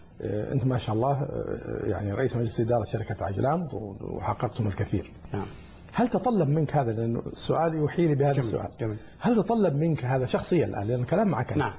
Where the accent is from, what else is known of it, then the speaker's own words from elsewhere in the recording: Saudi Arabia; على فكرة عندنا في المملكة العربية السعودية يا أحمر يا أبيض